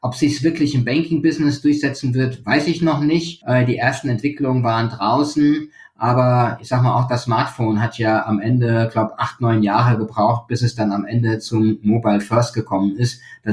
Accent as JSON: {"language": "German", "town": "Frankfurt", "region": "Hesse", "country": "Germany", "said": "Ich bin Frankfurter, das darf man auch haben."}